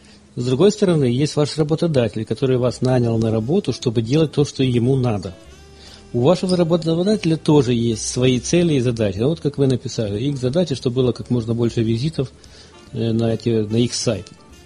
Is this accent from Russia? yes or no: no; Ukraine; moved away as an adult; now in United States; в прошлом году я эмигрировал в Штаты из Украины. В Украине работал много лет программистом.